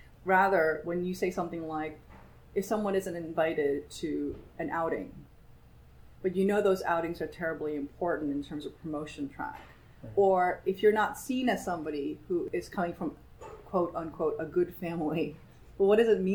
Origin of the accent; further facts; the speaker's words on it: United States; And I think it's because I'm an American.